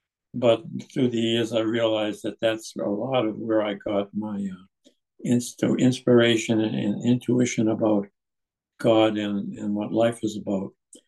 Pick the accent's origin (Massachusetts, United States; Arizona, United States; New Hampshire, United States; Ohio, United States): Massachusetts, United States; Boston; now in Franklin, United States; speaking to you from Franklin, Wisconsin, a good friend of Jay and his wife Susan and their family. I grew up in Boston, Massachusetts, in a fairly religious family, Catholic.